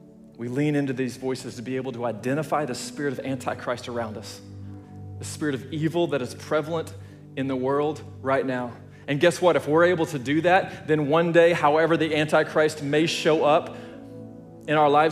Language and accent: English; Oklahoma, United States; also born or lived in Texas; I grew up mostly in Oklahoma, Texas, these areas.